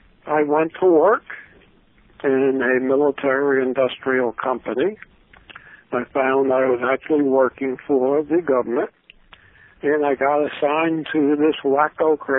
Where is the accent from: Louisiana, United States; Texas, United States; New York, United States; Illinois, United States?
New York, United States; East Islip; now in Greene County, United States; And I grew up in East Islip, Long Island, New York, in Suffering County.